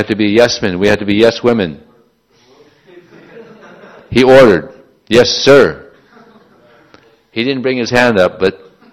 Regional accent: California, United States; Or, you know, I tell them, I'm from California, where are you from?

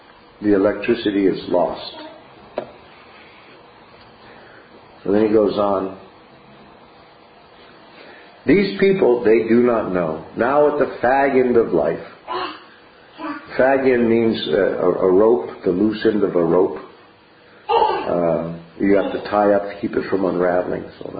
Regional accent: United States; I mean, I come from America, you know.

